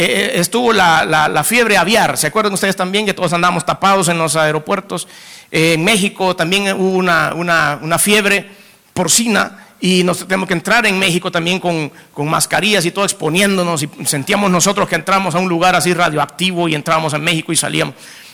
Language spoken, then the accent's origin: Spanish; El Salvador; No, I'm not. Soy salvadoreño. Salvadoreño, para decirlo bien.